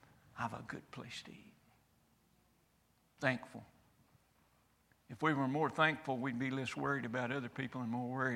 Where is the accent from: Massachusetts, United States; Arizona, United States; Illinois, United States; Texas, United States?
Texas, United States; born there; I am thankful to be born in America. I'm about equally thankful I was born in Texas.